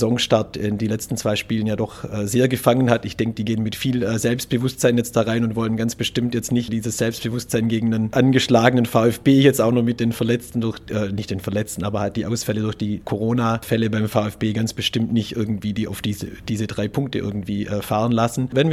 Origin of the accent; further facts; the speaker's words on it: Baden-Württemberg, Germany; So als Schwabe ist es dann eben doch der VfB